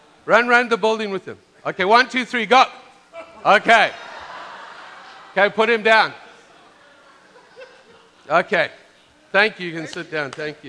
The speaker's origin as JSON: {"language": "English", "country": "Canada", "said": "See, I'm a Canadian too, eh?"}